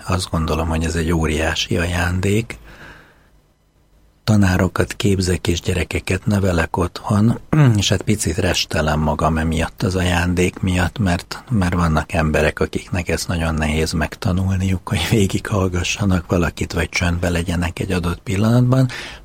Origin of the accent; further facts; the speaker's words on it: Budapest, Hungary; Én is a két öcsémmel nevelkedtem Budapesten, tőzsgyökeres pesti vagyok, és a családomban apai és anyai ágon is klasszikus keresztény középosztálybeli katolikus család.